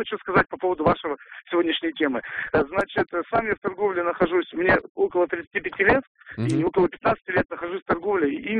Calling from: Karpinsk, Sverdlovsk Oblast, Russia; Я вам звоню из Свердловской области, город Карпинск.

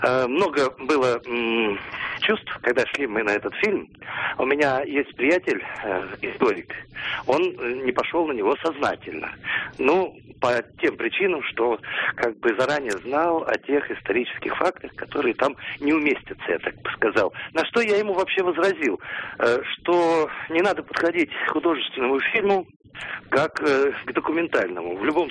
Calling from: Irkutsk, Irkutsk Oblast, Russia; для нас, для иркутян, личность Колчака достаточно близкая

